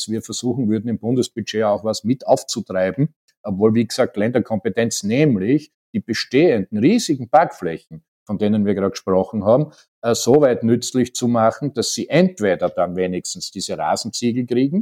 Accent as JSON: {"language": "German", "region": "Styria", "country": "Austria", "said": "in der Steiermark, mein Heimatbundesland"}